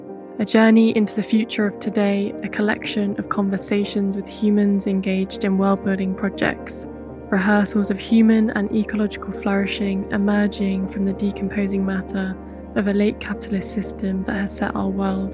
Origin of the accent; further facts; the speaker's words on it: South West England, United Kingdom; I grew up in West Dorset in the southwest of England. I lived in a small village of 200 people that was located on the private land of the Rackleford estate.